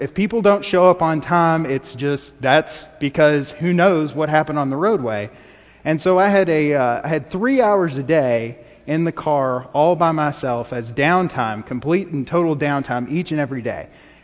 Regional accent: Bowling Green, United States; I'm from Bowling Green. I was here for a very long time. My entire life, and then I moved away for the past 2 years and lived in Atlanta.

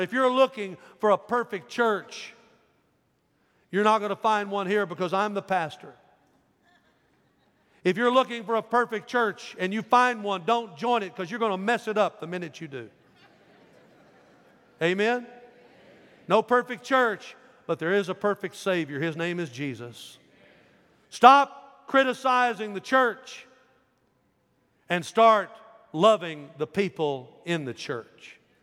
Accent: Dyersburg, Tennessee, United States; Well, I preached in my hometown, and I want to say this to you. I love going to First Baptist Dyersburg. It's always a little surreal for me to stand in that pulpit.

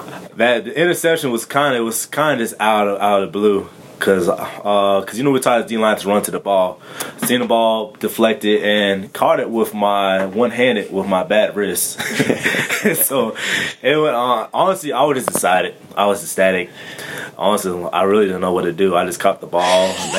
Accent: Jacksonville, Florida, United States; also born or lived in Rome, New York / Green Cove Springs, Florida; So, actually, I was born in Rome, New York, but I can't reclaim New York because I was on there for 6 months. So, you know, so I pretty much tell everybody from Jacksonville.

